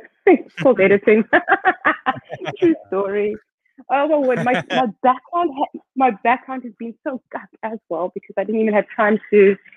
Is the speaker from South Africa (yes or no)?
yes; East London, Eastern Cape, South Africa; also born or lived in Botswana / England; I did grow up in East London. I grew up, complicated story, but I grew up in Botswana, in England, and in East London. I was a product of an exile situation.